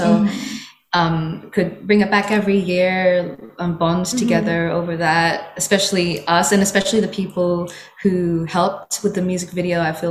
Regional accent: Australia; Well, being Filipino, Australians having Filipino background, we really want to bring forth Asian representation, especially Filipino representation in Western media.

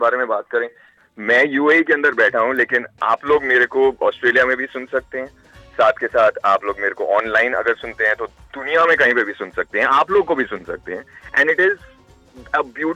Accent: Delhi, India; मैं बेसिकली दिल्ली से हूँ। मैं दिल्ली की पैदाइश है।

